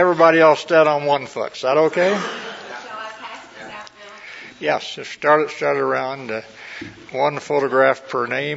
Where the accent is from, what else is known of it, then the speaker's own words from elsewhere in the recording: Midwest, United States; I grew up in the Midwest with Midwest values, went to church, we did the right thing, we were honest, but I felt a little confined. And wanted to get out of this small neighborhood as quickly as possible.